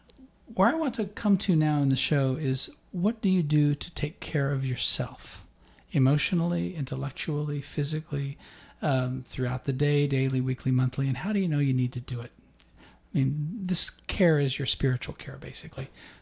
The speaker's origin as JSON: {"language": "English", "town": "King City", "country": "United States", "said": "But my people, I'm from King City. I'll always be from King City."}